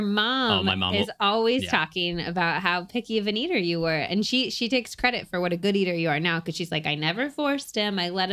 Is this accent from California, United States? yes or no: yes; Berkeley, California, United States; oh, well, I was raised in Berkeley, so I was like very into vegetables